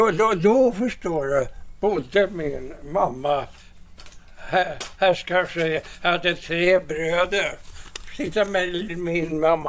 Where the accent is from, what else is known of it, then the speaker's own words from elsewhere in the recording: Gothenburg, Västra Götaland County, Sweden; Jag är göteborgare.